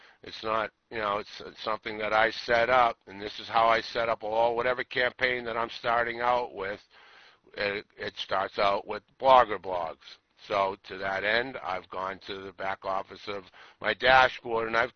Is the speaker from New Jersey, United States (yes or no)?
yes; New Jersey, United States; I'm from New Jersey.